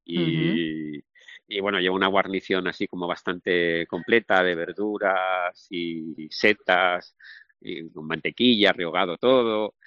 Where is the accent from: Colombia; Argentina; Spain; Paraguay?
Spain; Madrid, Community of Madrid; now in Valladolid, Spain; mi mujer es de Granada y yo soy de Madrid, con lo cual no somos de aquí, de Valladolid.